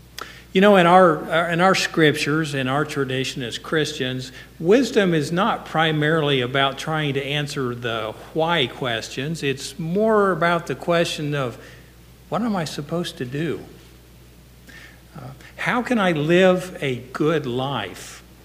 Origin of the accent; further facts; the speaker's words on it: Markleville, Indiana, United States; You know, I come through my hometown of Markleville every day on the way to Newcastle.